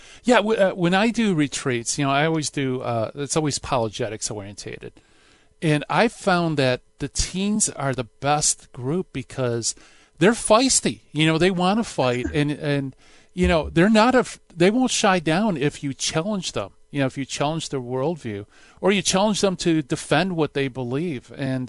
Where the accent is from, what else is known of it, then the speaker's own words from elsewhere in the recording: Midwest, United States; I'm from the Midwest, you know, I'm in the Detroit area